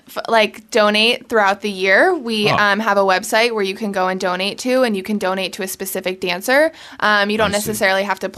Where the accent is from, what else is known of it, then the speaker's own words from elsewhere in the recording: Boca Raton, Florida, United States; I am from Boca Raton, Florida.